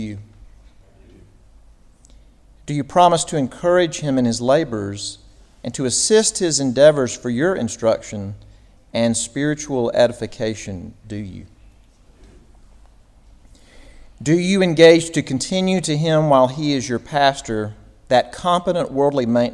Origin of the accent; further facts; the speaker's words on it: Mississippi, United States; I'm from Mississippi, so worse things may happen before this is over with.